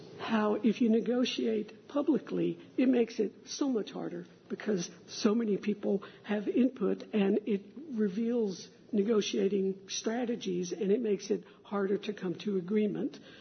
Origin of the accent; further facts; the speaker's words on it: Texas, United States; Okay, I'm from Texas. Y'all make fun of the fact that, you know, we still want to retain the right to secede